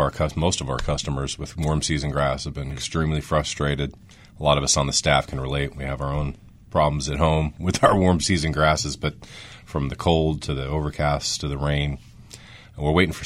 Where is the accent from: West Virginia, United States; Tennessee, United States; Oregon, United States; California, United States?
Oregon, United States; Well, I'm from Oregon, born and raised, and that was some Oregon rain this week.